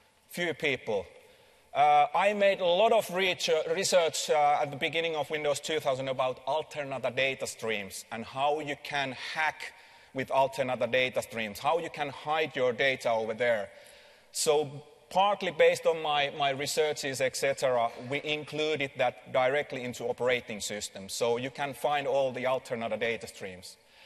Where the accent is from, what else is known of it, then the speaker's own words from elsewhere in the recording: Finland; English is a second language; I come from Finland